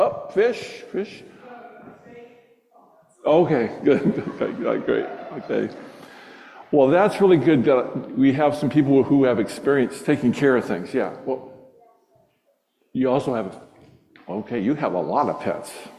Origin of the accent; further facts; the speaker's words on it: Hawaii, United States; And it's a native Hawaiian name because I'm from Hawaii originally.